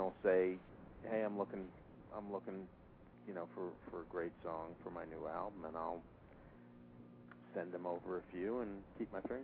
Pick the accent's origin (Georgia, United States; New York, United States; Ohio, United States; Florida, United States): New York, United States; I was about 7 years old and I was in a snowball fight growing up in New York